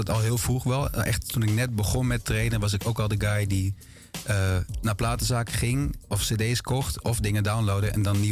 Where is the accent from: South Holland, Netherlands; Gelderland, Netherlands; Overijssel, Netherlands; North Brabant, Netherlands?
Overijssel, Netherlands; Enschede; now in Amsterdam, Netherlands; Ik denk vanaf 2013, 14 ongeveer, toen ik naar Amsterdam verhuisde. Ik kom uit Enschede oorspronkelijk.